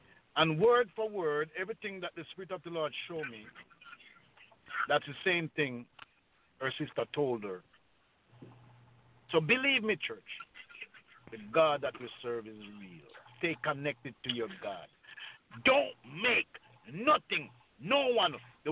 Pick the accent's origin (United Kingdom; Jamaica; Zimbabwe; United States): Jamaica; Montego Bay, Saint James; all the way from Jamaica. I was born in Montego Bay, grown up in the garrison of Endenau Wood.